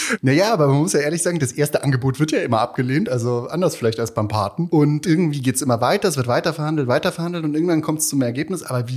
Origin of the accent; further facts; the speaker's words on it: Bavaria, Germany; in meiner alten Heimat an, und zwar in Bayern.